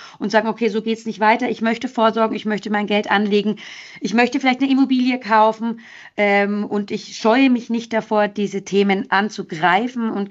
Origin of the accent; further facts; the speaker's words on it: Munich, Bavaria, Germany; moved away as an adult; now in Frankfurt, Germany; Ich bin eine Münchnerin. Also ich bin in München geboren und auch aufgewachsen und bin dann der Liebe wegen nach Frankfurt gewechselt vor über, ich glaube, langsam sind es 12, 13 Jahre, seitdem ich hier in Frankfurt bin.